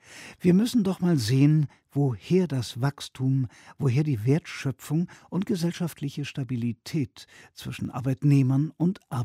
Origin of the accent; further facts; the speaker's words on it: Germany; Ich bin glücklich, in Deutschland groß geworden zu sein.